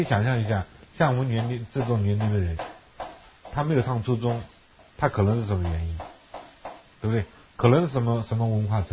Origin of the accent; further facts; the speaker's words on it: China; 那我们这些从大陆来的